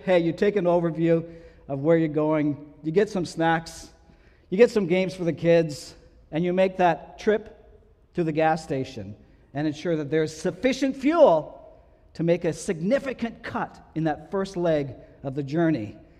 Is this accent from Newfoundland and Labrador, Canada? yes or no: yes; Newfoundland and Labrador, Canada; I grew up in Newfoundland. We rarely had more than one lane going each way.